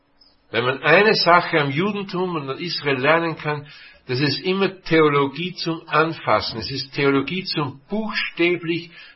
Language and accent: German; Austria; Herzlich willkommen auch die Zurgrasten, wie das bei uns in Österreich heißen würde, die Hereingeschneiten oder die Zurückgebliebenen grüßen